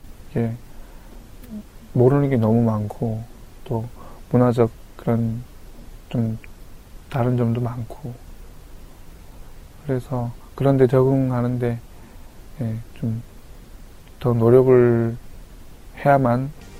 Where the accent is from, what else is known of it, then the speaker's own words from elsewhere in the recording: North Korea; accent: North Korean dialect; now in South Korea; 북쪽 사투리가 있었기 때문에.